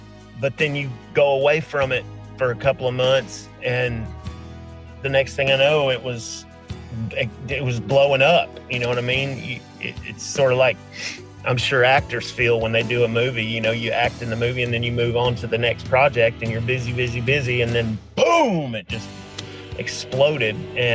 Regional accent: Memphis, Tennessee, United States; I'm from Memphis, Tennessee. So I'm from the, you know, Nashville school of, you know, country duets

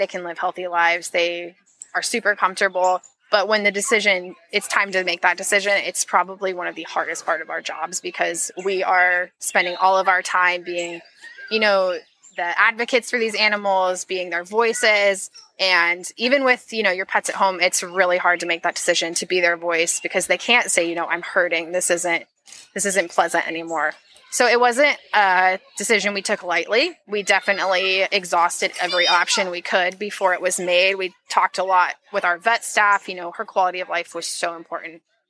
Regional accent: Seattle, Washington, United States; Carson's cute, too. I'm from Seattle, so.

